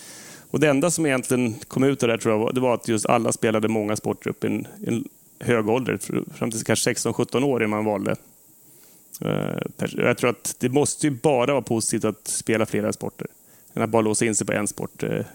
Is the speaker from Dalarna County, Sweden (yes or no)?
yes; Leksand, Dalarna County, Sweden; also born or lived in Nacka; vi föddes i Saltsjöbo, antar jag, eller inte född kanske, men uppväxt här. Tills vi var 4 år, då flyttade vi upp till en sommarstuga i Alvik utanför Leksand.